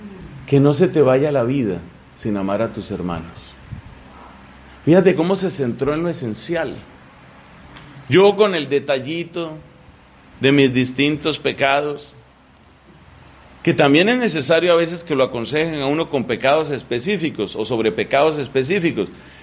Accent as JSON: {"language": "Spanish", "country": "Colombia", "said": "Nosotros tuvimos un gran predicador carismático en mi país, bastante conocido"}